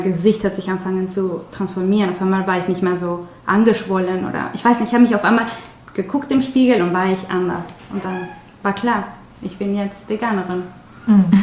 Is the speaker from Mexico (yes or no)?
yes; Mexico; German is a second language; Ich komme aus Mexiko